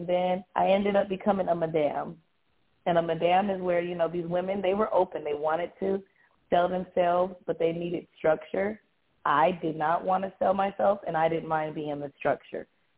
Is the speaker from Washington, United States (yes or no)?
no; Granada Hills, California, United States; also born or lived in Pacoima, California; was raised in a pretty good area, Granada Hills, California. I lived in Pacoima, California, but I was raised in Granada Hills, California. It was a predominantly Jewish area, Jewish neighborhood.